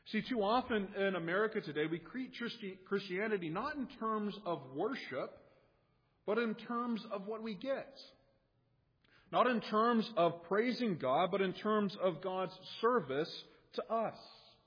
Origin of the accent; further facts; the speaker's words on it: Texas, United States; Now, I grew up in the Bible Belt, or I prefer to call it the Bible Buckle, since I grew up in Texas.